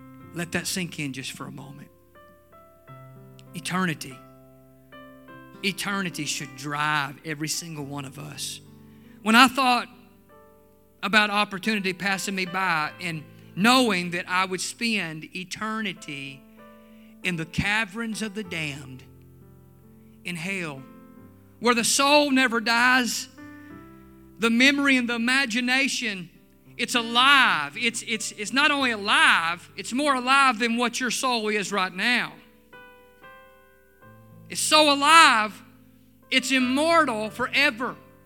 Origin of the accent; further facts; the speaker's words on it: Mississippi, United States; I remember as a boy growing up in the Assemblies of God, and I'm telling you, we had some great churches in South Mississippi.